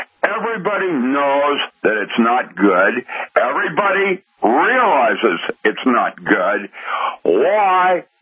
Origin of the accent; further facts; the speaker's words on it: Seattle, Washington, United States; I grew up in Seattle when it was a very cool place to live. It has changed.